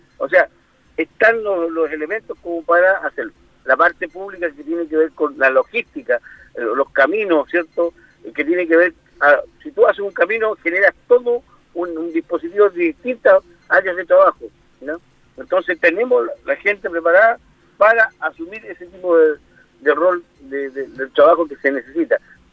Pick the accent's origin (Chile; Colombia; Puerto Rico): Chile; Hace lo que hace y llega a un resultado negativo para nuestra zona y nuestro país de Chile.